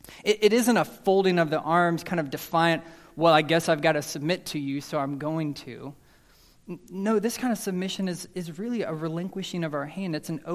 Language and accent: English; Dallas, Texas, United States; See, I grew up in Dallas. I grew up drilled with manners of please and thank you.